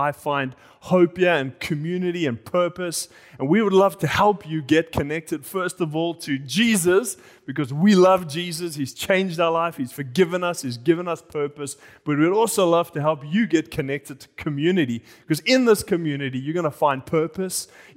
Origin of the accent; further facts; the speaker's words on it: South Africa; now in Tokyo, Japan; I grew up in South Africa, and a few years ago, my friend started a coffee shop